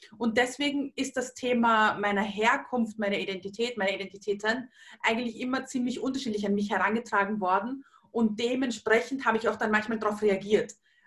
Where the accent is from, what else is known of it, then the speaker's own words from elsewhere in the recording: Vienna, Austria; Ich bin eine Wienerin, ich bin in Wien geboren, ich bin hier aufgewachsen